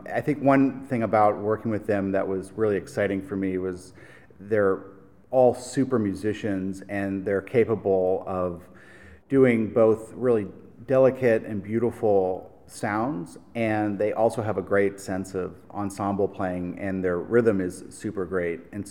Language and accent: English; Pennsylvania, United States; You know, I'm from Pennsylvania, so I think it's rather inauthentic for me to pretend that European art was somehow connected to my like soul.